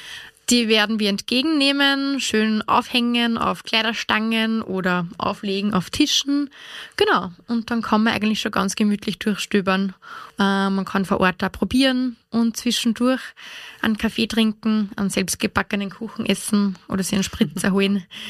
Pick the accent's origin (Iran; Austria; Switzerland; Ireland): Austria; Wieselburg, Lower Austria; Bin aus Wieselburg.